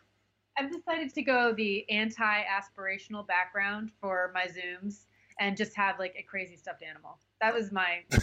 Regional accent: Virginia, United States; also born or lived in Nebraska; And I grew up in Virginia and Nebraska

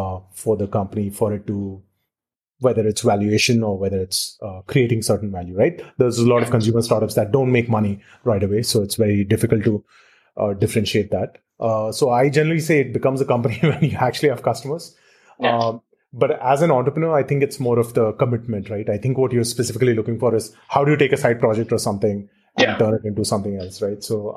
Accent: India; I grew up in India.

